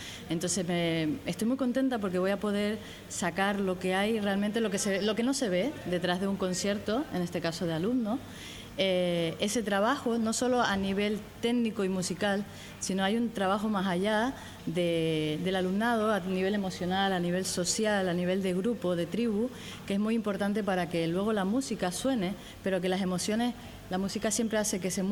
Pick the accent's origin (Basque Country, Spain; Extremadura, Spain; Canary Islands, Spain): Canary Islands, Spain; La Orotava; y más yo soy de La Orotava y estoy muy cerquita